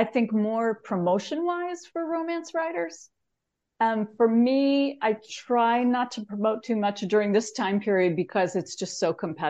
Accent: California, United States; growing up in California, mostly a San Francisco 49ers fan, you know, we were not fans of the Patriots.

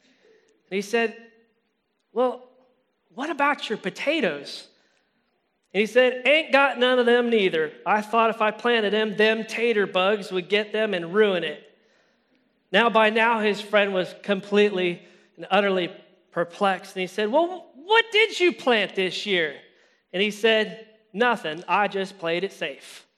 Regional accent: United States; And when I think of farmer, because I'm from the States, I think Southern.

